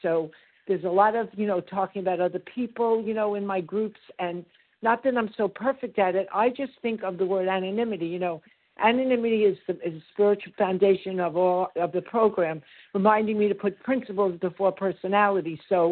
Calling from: Florida, United States; I'm calling from Florida, from Florida.

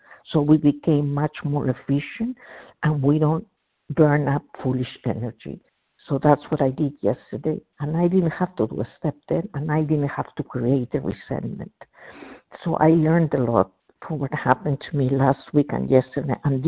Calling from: New Jersey, United States; New Jersey.

